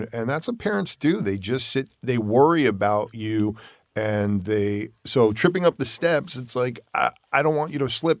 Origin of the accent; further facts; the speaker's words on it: Connecticut, United States; And then we moved up to Connecticut, to my hometown.